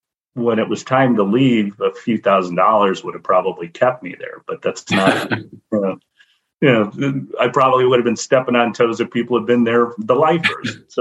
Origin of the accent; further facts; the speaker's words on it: Medina, Ohio, United States; I'm in Cleveland, Ohio, or actually Medina, Ohio.